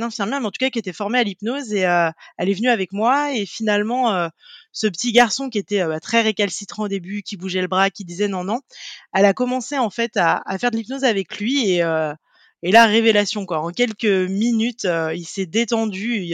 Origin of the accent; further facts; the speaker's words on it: Angers, Pays de la Loire, France; now in Nantes, France; j'ai 32 ans, je suis originaire d'Angers et j'habite à Nantes depuis quelques années maintenant.